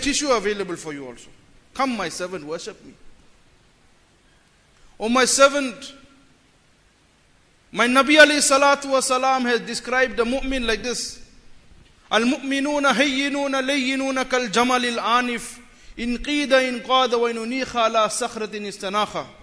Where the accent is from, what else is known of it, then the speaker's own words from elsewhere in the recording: South Africa; we live in a time when we cannot take hardship, and moreover, we are South African Muslims.